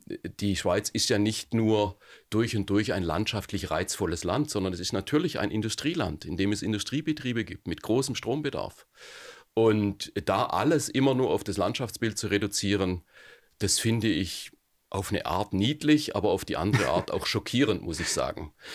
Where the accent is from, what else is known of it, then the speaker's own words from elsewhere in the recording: Germany; Naja, ich bin ja jetzt ausdrücklich als Deutscher in diese Sendung eingeladen.